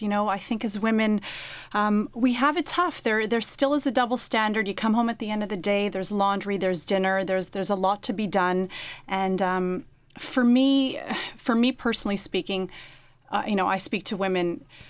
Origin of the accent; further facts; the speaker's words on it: Mount Royal, Quebec, Canada; I grew up in TMR, and yeah. No, I don't live there anymore, but I grew up there.